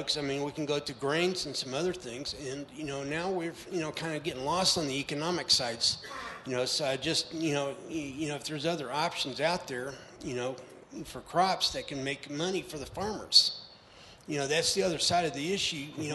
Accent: Texas, United States; I grew up in West Texas where there's nothing but cotton being raised.

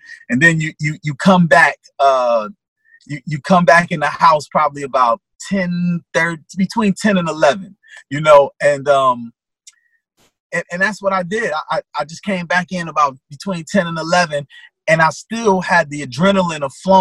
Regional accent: Newark, New Jersey, United States; I'm going to reflect on who I was growing up in Newark, New Jersey then and who I am in Newark, New Jersey now.

